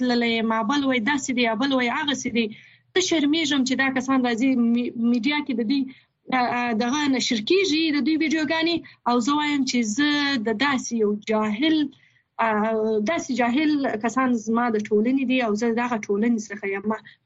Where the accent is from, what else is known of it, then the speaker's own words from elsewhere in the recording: Afghanistan; ما افغانستان کې زه اوسېدلې یم او زه د افغانستان يم